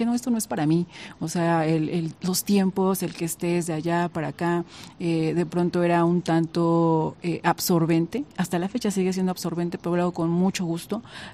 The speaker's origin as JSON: {"language": "Spanish", "town": "San Bartolo del Llano", "region": "State of Mexico", "country": "Mexico", "said": "en mi caso, pues soy de San Bartolo del Llano"}